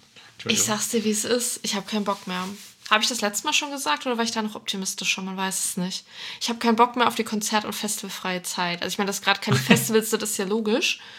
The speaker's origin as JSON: {"language": "German", "region": "North Rhine-Westphalia", "country": "Germany", "lives_now": "Cologne, Germany", "said": "also ich komme aus NRW und dementsprechend schon Karnevalskind by heart. Und dass ich jetzt in Köln wohne"}